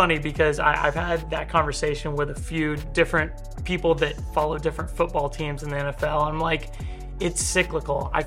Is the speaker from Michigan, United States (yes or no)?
no; Topeka, Kansas, United States; I'm a Topeka guy.